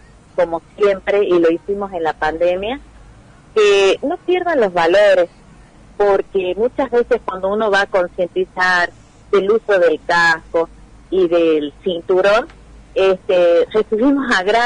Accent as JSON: {"language": "Spanish", "region": "Tucumán", "country": "Argentina", "said": "nosotros como tucumanos"}